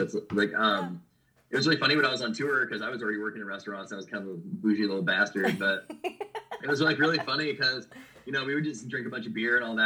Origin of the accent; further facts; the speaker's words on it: Napa, California, United States; And I remember we passed through Napa, which is my hometown